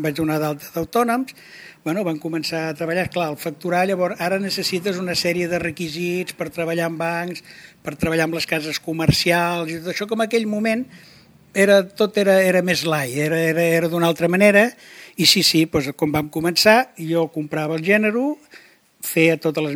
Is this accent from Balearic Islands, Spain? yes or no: no; Sant Pere de Ribes, Catalonia, Spain; also born or lived in Sitges; vaig néixer el 1950, el meu pare de Ribes i la meva mare de Sitges. Jo vaig néixer a Sant Pere de Ribes el 1950. I el 1962, l'any de la nevada, precisament, el desembre, vam venir a viure cap aquí a Sitges.